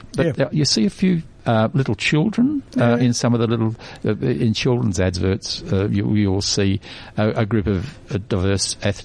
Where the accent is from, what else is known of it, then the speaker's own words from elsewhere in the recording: Australia; my parents were both born in England and I was born here in Australia